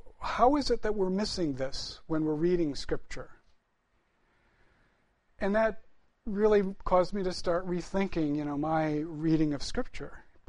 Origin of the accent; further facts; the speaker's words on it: Detroit, Michigan, United States; And it was the late 60s, and I grew up in the Detroit area, and there were race riots.